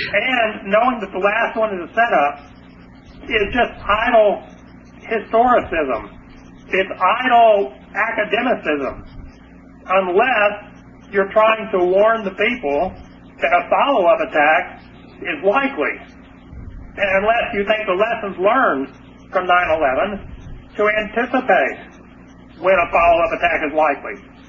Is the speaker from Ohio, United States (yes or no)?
no; Houston, Texas, United States; I'm a Texan from Houston, Texas.